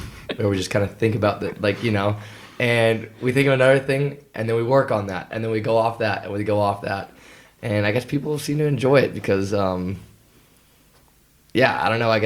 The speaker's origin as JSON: {"language": "English", "region": "California", "country": "United States", "also_born_or_lived": "Hawaii", "said": "Yeah, I come from California and America, and I went to, people think I'm from Hawaii, but I'm actually, I went to college, university in Hawaii"}